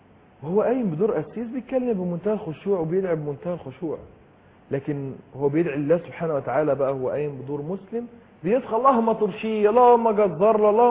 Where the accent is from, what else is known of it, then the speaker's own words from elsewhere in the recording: Egypt; واحنا كمصريين بنموت في هزار والضحك